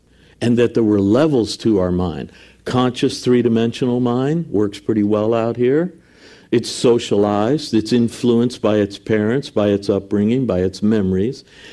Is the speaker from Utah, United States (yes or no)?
no; New Jersey, United States; born there; You know, I was born in New Jersey, so … began in New Jersey.